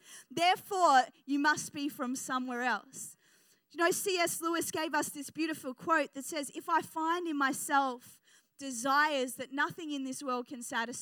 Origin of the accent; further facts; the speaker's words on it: New Zealand; also born or lived in England; I grew up in New Zealand, spent my childhood in New Zealand.